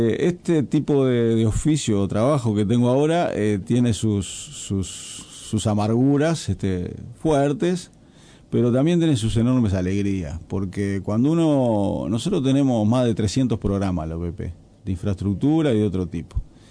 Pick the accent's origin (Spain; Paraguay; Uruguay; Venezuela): Uruguay; Yo soy más uruguayo que el mate.